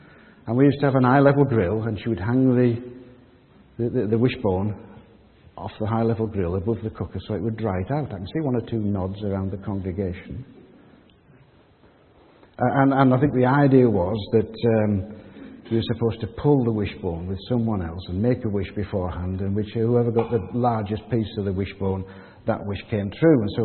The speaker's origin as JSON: {"language": "English", "town": "Haddington", "region": "Scotland", "country": "United Kingdom", "tie": "born or raised there", "moved": "as an adult", "said": "I just miss the seaside because I was born in Haddington by the seaside. I lived there up until I was 21."}